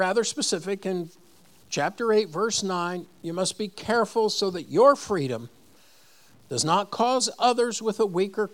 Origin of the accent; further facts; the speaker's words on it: East Coast, United States; I was raised on the East Coast. My dad was a lobbyist in D.C.